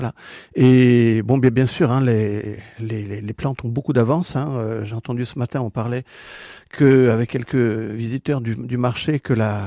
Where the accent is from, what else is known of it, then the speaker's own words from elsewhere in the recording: Auvergne-Rhône-Alpes, France; J'ai grandi en Haute-Savoie. Ouais. Et comme mon nom l'indique, je suis originaire d'Alsace. Enfin, ma famille était de la frontière allemande côté.